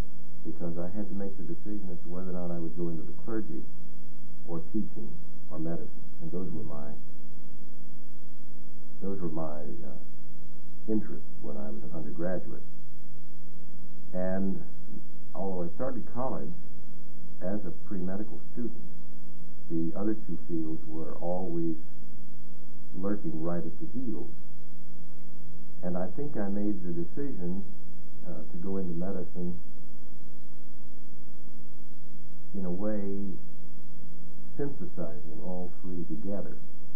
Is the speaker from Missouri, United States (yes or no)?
yes; St. Louis, Missouri, United States; born there; Well, I was born here in St. Louis.